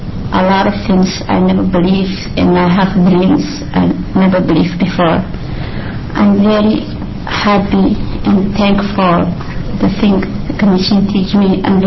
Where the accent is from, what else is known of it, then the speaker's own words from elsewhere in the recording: Somalia; English is a second language; now in United States; and I'm from Somalia. I have been in the United States for 4 years.